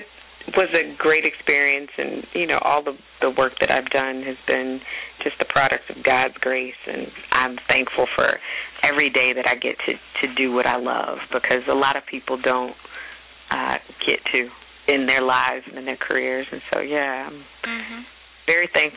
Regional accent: Detroit, Michigan, United States; So growing up in Detroit, seeing a city with black mayors, black councilmen, and leaders, it completely molded who I am as a person

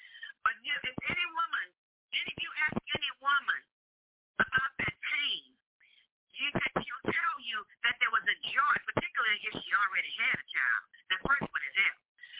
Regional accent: New Orleans, Louisiana, United States; I am in Louisiana, born and raised in New Orleans, and was never taught about that.

